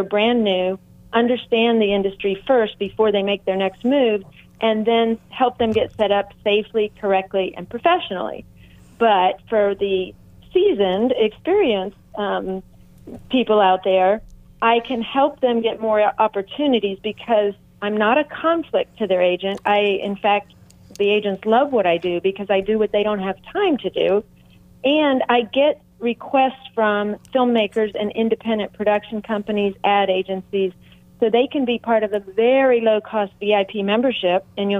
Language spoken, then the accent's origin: English; Sebring, Florida, United States; now in Melbourne Beach, United States; Yes, I'm in Melbourne, Melbourne Beach. I grew up in Sebring, Florida. I went to USF and back in a long time ago in Tampa.